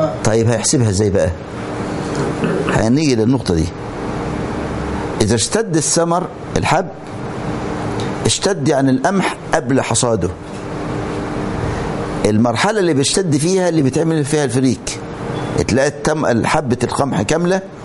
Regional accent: Egypt; يعني عندنا في مصر، أنا حقيقة من آيات الله اللي رأيتها بعيني، أنا عشت في الريف فترة

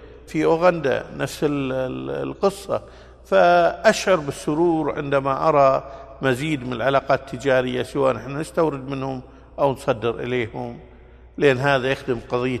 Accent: Kuwait; فاخترت مساجد كل مسجد في منطقة معينة عندنا بالكويت

